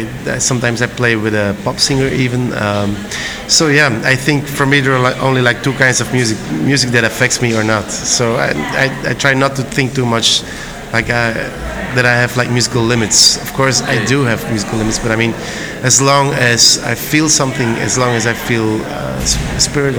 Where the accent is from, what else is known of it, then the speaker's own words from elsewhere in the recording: Brussels, Belgium; And I'm from Brussels, Belgium.